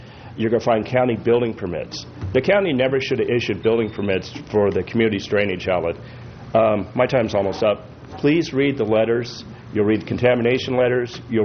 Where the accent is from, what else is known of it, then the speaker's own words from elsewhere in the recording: Oceano, California, United States; I'm from Oceano.